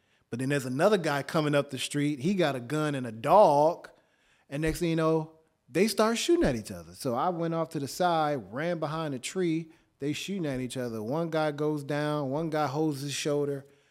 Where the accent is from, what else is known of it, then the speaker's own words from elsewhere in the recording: Flint, Michigan, United States; me being a kid coming from the other side of the world at 2 years old, growing up in Flint, Michigan, out of all places.